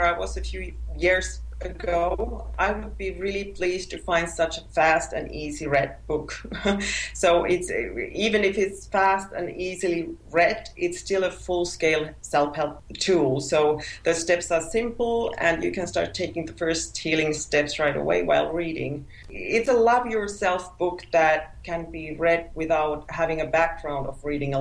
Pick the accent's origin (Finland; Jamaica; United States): Finland; first language Finnish; English is a second language; I think it will be in Finnish, my mother tongue, next.